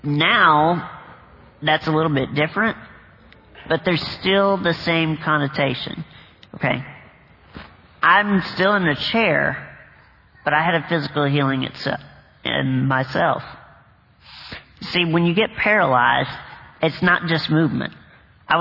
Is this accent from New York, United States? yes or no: no; Bowling Green, Kentucky, United States; also born or lived in Nashville; Now, soon after my sweat glands were restored, we moved from Nashville, Tennessee to Bowling Green, Kentucky. And I met my first friend in second grade.